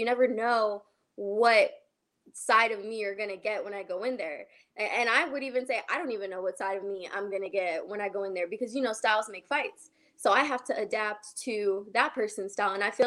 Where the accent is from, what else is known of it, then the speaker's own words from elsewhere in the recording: Georgia, United States; also born or lived in Colorado; I was raised in Georgia, but I was born in Colorado.